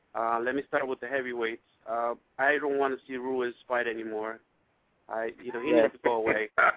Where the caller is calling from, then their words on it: New Jersey, United States; Hey, this is … from New Jersey.